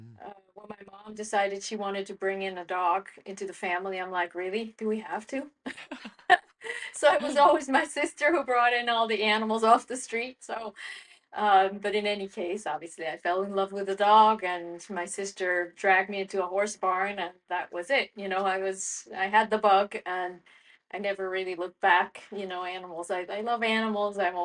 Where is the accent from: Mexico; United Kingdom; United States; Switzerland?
Switzerland; Yeah, so I grew up in Switzerland